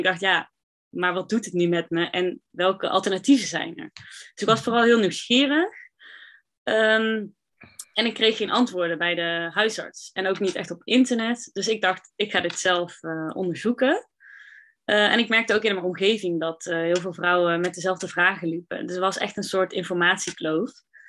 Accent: 's-Hertogenbosch, North Brabant, Netherlands; now in Tilburg, Netherlands; inderdaad, wat je net zei. Ik ben 23 jaar, ik kom uit Den Bosch, ik woon nu in Tilburg.

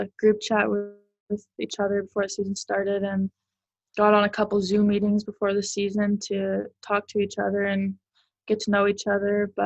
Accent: Regina, Saskatchewan, Canada; I also grew up cheering for Sam Steele, who played for my hometown team, the Regina Pats, in the WHL.

